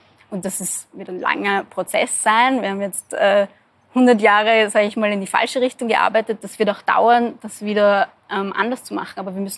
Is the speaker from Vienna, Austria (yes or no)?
yes; Vienna, Austria; ich komme zwar aus Wien, aber aus einem Randbezirk und da war es auch ganz normal.